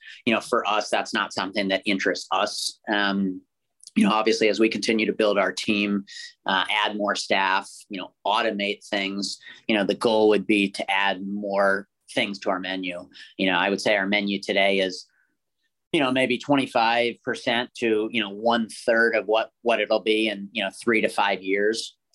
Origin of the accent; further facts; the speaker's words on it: East Coast, United States; now in Las Vegas, United States; I grew up on the East Coast, you know, didn't kind of understand everything that went on in terms of the gambling world and Las Vegas.